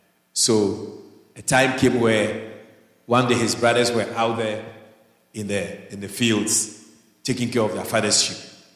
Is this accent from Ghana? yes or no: yes; Ghana; born there; I was born in Ghana, and there's something that we there's a word we use in Ghana when your father is a rich man.